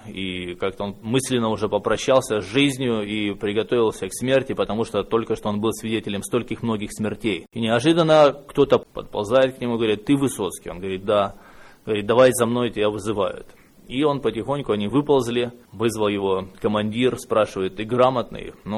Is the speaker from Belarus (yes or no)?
no; Narva, Ida-Viru County, Estonia; Я родился в Эстонии, в небезызвестном городе Нарва, там, где образовалась Красная Армия под Нарвой и Псковом. А прожил, в общем-то, там большую часть своей жизни, за исключением пару лет, когда был на Дальнем Востоке